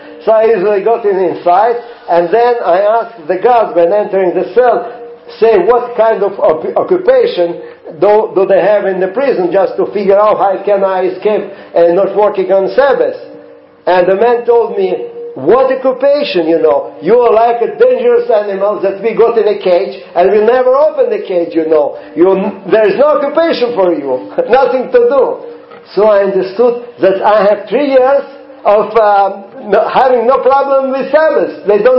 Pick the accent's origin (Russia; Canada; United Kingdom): Russia; born there; English is a second language; my motherland is Israel. I was born in Russia